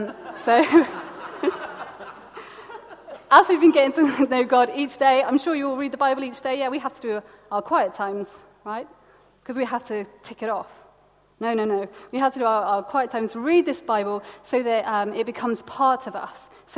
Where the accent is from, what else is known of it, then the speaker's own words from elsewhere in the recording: United Kingdom; As we act and speak as British people, will be similar.